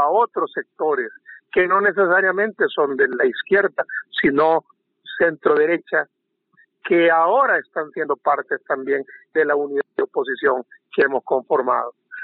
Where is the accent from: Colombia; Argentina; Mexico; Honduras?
Honduras; nuestro deber hoy como hondureños, a 4 días de las elecciones